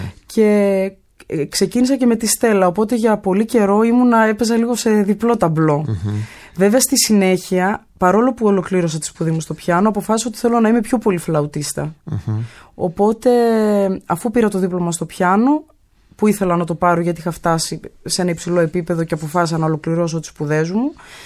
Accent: Patras, Western Greece, Greece; now in Athens, Greece; καταρχάς εγώ γεννήθηκα και μεγάλωσα στην Πάτρα.

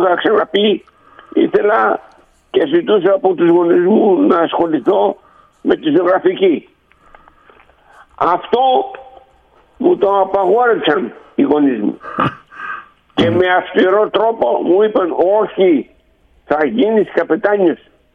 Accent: Andros, South Aegean, Greece; στην ιδιαίτερη πατρίδα μου, την Άνδρο

